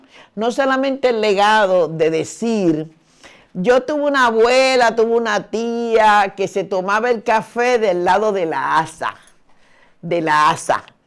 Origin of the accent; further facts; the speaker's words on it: Dominican Republic; yo vengo de una cultura, yo soy dominicana, de una cultura y además de una época, hace 70 años atrás